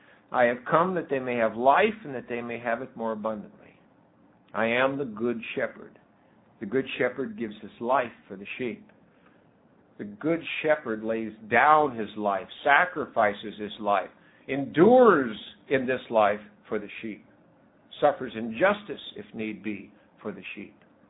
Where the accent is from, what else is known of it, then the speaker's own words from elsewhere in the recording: Washington, United States; I was a supporter of Denny Luker, because I was from Washington State.